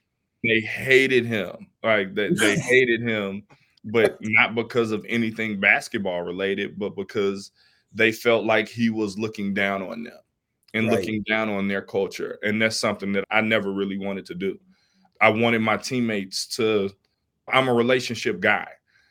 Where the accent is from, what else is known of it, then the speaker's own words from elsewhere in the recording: Alabama, United States; I come from a big family. I'm from Alabama, so it was just being away.